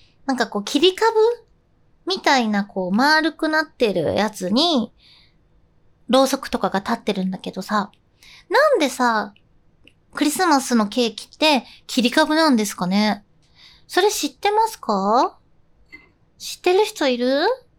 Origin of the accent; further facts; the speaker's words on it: Ome, Tokyo, Japan; こう私東京なんですけど出身が、青梅とかの方で